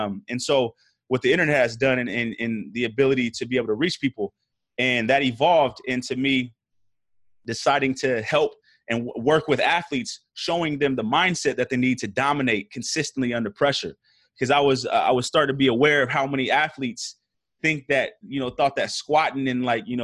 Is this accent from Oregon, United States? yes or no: yes; Portland, Oregon, United States; I am from Portland, Oregon. Third of four boys, Nigerian pops. Mom's from California. And grew up playing soccer.